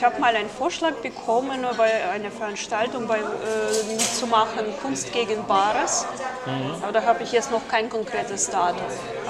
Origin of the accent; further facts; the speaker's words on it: Russia; man hat mich gerade so noch so geduldet als Russin